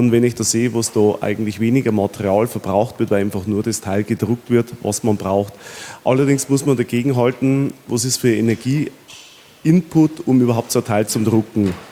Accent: Bavaria, Germany; Ich komme aus Bayern, bin aus dem Bereich, wo sehr viel Automobil, sehr viel Blech produziert wird. Bin auch sehr viel rumgekommen, bin auch auf in Schwäbische gekommen.

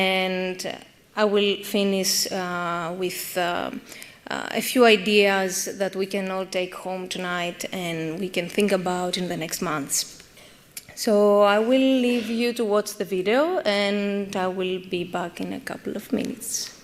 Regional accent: Greece; now in Brussels, Belgium; I'm from Greece. For the last 2 years and a half, I live in Brussels.

